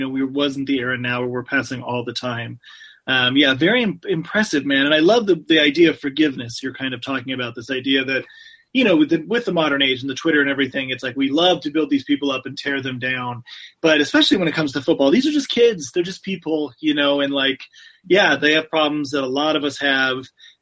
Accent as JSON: {"language": "English", "region": "California", "country": "United States", "tie": "born or raised there", "said": "But growing up in the Bay Area, Tim Brown was a household name before Jerry Rice even."}